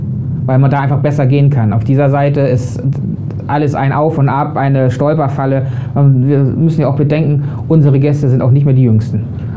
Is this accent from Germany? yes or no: yes; Hamburg, Germany; Ich bin ein Hamburger Jung, ich mag das Wasser. Ich habe die letzten Jahre immer am Hafen gearbeitet.